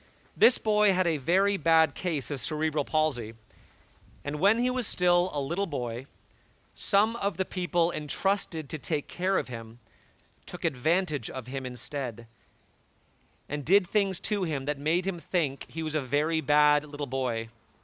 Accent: Connecticut, United States; I, of course, had watched him as a small child growing up in Connecticut, like millions of other kids around the country.

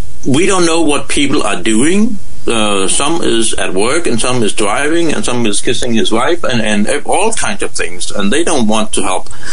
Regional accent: Denmark; You see, I'm from Denmark, and we are 5 million people speaking Danish.

